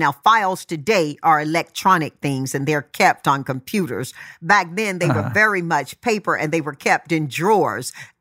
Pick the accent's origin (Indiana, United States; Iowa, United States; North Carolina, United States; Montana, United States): North Carolina, United States; Tarboro; I grew up in Tarboro, North Carolina. There were 11 siblings and mom and dad.